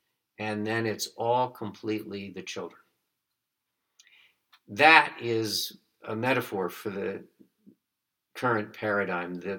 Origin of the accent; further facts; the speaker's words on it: Huntington Woods, Michigan, United States; because I grew up in Oakland County and went to Royal Oaks Schools and lived in a suburb called Huntington Woods.